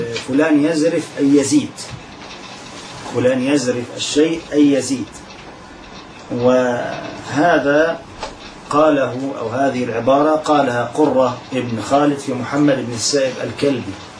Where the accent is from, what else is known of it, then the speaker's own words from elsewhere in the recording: Egypt; أو أحد الناس عندنا في مصر